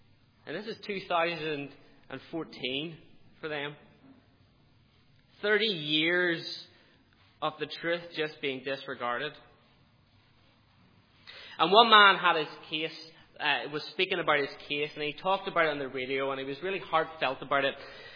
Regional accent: Northern Ireland, United Kingdom; When I grew up in Northern Ireland, I didn't grow up in a Christian home.

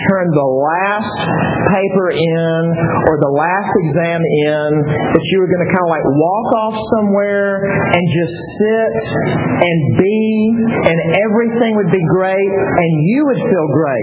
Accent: Mississippi, United States; there's Mississippi, right? My home state. You know, and you can hide. I'm from it, fifth generation Mississippian, I can say that, all right?

